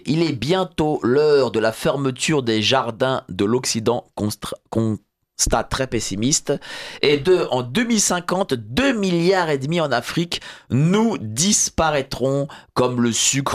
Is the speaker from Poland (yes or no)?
yes; Poland; Alors, j'ai appris ça quand j'étais môme en Pologne.